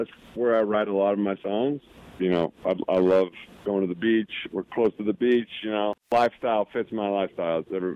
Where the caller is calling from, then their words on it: Utah, United States; I'm in, where am I? I'm in Utah. I made it out west, man. Now I just stay out here and enjoy the west way of life.